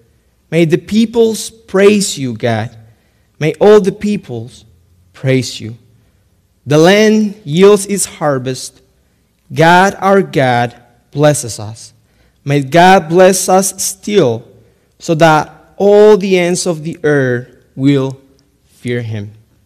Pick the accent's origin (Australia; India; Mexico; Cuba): Cuba; now in United States; I am originally from Cuba, and almost 7 years ago that I came to this country.